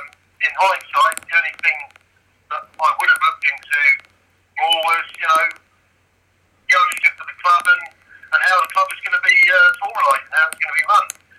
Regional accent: Bedford, East of England, United Kingdom; Although I lived away in the week, in Hereford, I came home to my hometown, Bedford.

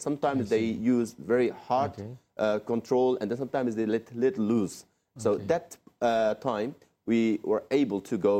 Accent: Kutbi, Xinjiang, China; born there; English is a second language; It's a small village, Kutbi, known as Kutbi. I was born there. Again, that's not my original city of my parents, actually. Okay. My parents being sent to a kind of exile during that time.

